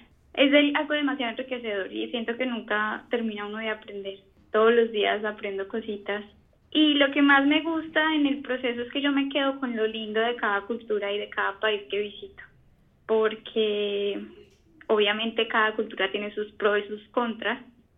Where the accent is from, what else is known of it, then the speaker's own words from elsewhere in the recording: Colombia; Pero como colombiana, sí te tengo que confesar que lo que más duro me ha dado